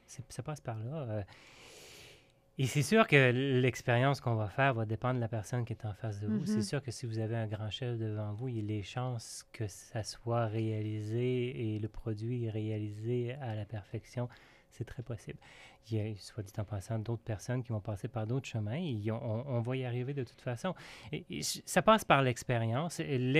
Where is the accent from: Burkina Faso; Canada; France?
Canada; Quebec; moi, j'ai été élevé en Gaspésie, je l'ai dit tantôt